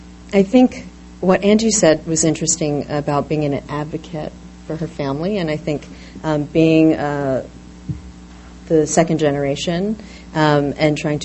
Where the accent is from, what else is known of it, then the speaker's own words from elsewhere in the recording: Philadelphia, Pennsylvania, United States; My family's Japanese. I'm Japanese American. I was born and raised in the suburbs of Philadelphia. But I was brought up in a predominantly Jewish community.